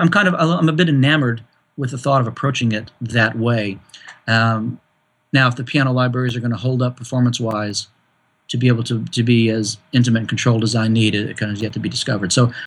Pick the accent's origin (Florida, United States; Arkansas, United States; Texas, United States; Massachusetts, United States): Arkansas, United States; also born or lived in California; Growing up in Arkansas, I wasn't exposed to heady jazz or anything really young, as you know, rock and blues and country.